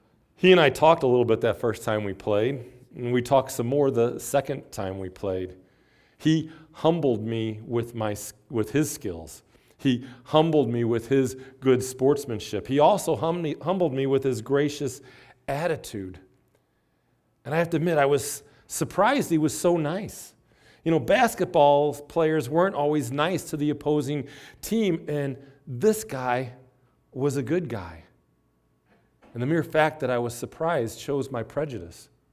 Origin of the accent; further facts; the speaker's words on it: Afton, United States; As most of you know, I'm an Afton boy. I grew up in Afton. And when I grew up in Afton, it was virtually all white.